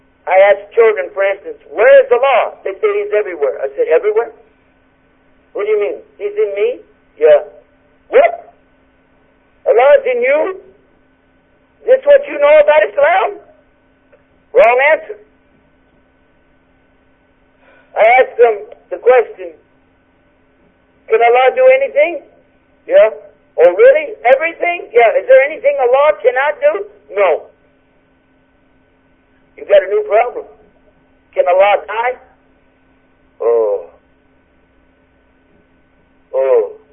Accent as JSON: {"language": "English", "region": "Texas", "country": "United States", "said": "And I saw it in Texas. I'm from Texas originally."}